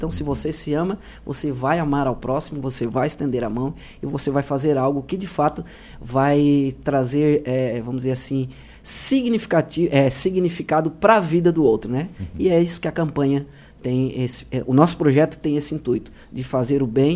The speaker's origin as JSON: {"language": "Portuguese", "town": "Criciúma", "region": "Santa Catarina", "country": "Brazil", "said": "Eu conheço, além de Criciúma, né? Somos de Criciúma, eu conheço várias instituições."}